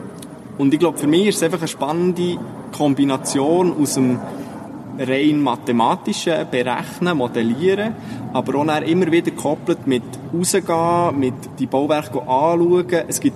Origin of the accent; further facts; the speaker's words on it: Köniz, Bern, Switzerland; Und die Bachelorarbeit war ausgeschrieben und ich bin in Köniz aufgewachsen.